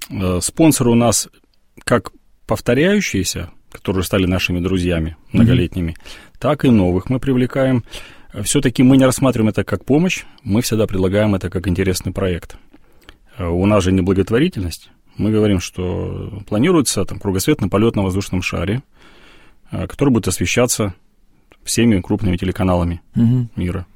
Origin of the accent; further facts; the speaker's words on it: Nakhodka, Primorsky Krai, Russia; born there; Я родился в Находке, в Приморском крае